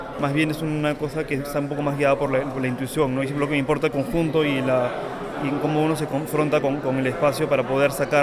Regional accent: Peru; soy un fotógrafo peruano

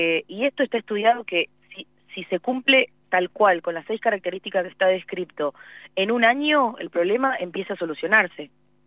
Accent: Comodoro Rivadavia, Chubut, Argentina; yo soy nacida y criada en Comodoro. Hace 40 años que tenemos este problema. Es la edad que tengo

